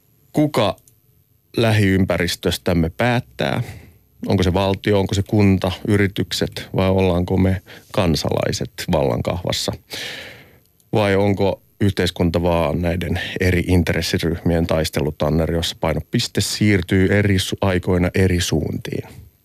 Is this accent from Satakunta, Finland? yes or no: no; Hyvinkää, Uusimaa, Finland; kyllähän me pienenä poikina yritettiin Hyvinkäälläkin, kun ramppia haluttiin rakentaa